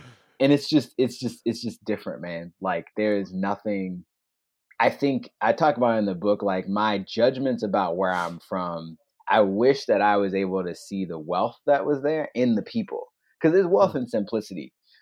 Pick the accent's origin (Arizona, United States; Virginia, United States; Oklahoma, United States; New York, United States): Virginia, United States; Broadnax; I'm from Broadnax